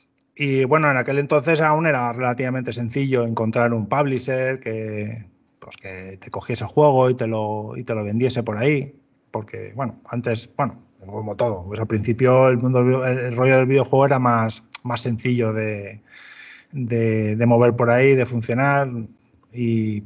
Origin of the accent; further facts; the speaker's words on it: Castellón, Valencian Community, Spain; tenía ganas de volverme a mi tierra, a Castellón de nuevo, y fue nada, fue lo que hice, me vine para acá